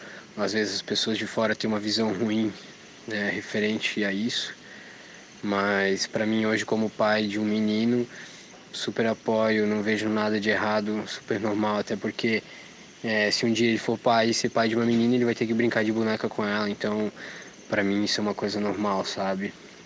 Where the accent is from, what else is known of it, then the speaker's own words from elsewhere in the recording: Blumenau, Santa Catarina, Brazil; sou de Blumenau.